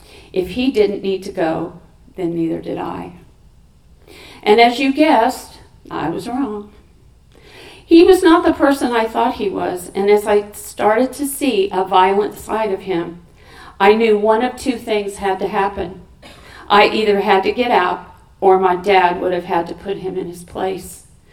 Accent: Mechanicsburg, Illinois, United States; also born or lived in Springfield; I was born in Springfield, Illinois. I am the fourth of five children. I was raised on a farm 3 miles outside of the closest small town. Mechanicsburg had a population of 350 people.

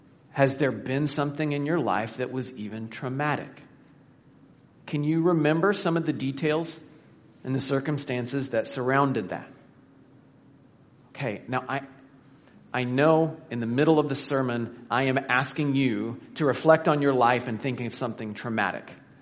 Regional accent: Indiana, United States; I'm from Indiana, so I think in terms of corn.

